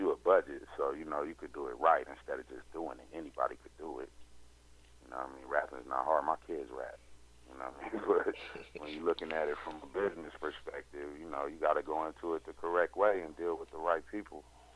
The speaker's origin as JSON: {"language": "English", "region": "East Coast", "country": "United States", "tie": "born or raised there", "said": "being that I grew up on the East Coast"}